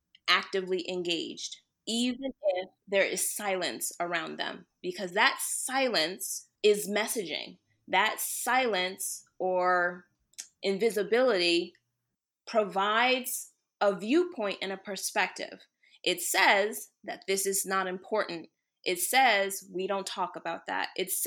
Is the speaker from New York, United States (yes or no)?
yes; New York City, New York, United States; So for me, I grew up in New York City